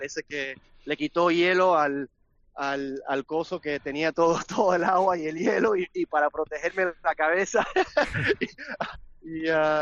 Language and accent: Spanish; United States; Siendo americano, es un sueño ganar los NCAAs, el torneo nacional universitario, y los americanos sueñan de eso desde chiquito.